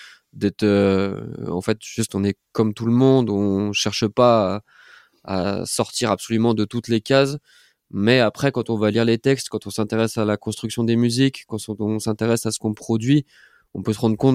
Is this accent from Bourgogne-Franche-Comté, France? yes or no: yes; Dijon, Bourgogne-Franche-Comté, France; on est originaire de Dijon. J'étais à Dijon même. Et oui, en fait, déjà, ça m'a fait vraiment bizarre. À partir du moment où je suis passé de la campagne pour aller habiter à Dijon.